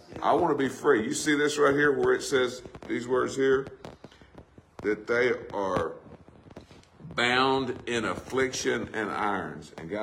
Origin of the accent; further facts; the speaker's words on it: Arkansas, United States; I was growing up in South Arkansas. Both my parents were ministers. My uncle was a minister.